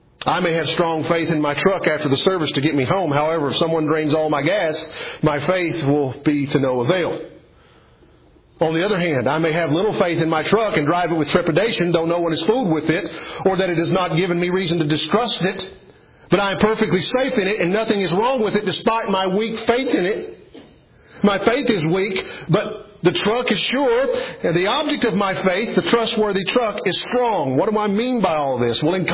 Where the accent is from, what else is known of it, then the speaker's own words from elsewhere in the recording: Kentucky, United States; Some of you may not know this about me, but I grew up in East Kentucky in the old regular Baptist tradition, similar to the primitive Baptists you'll see around here.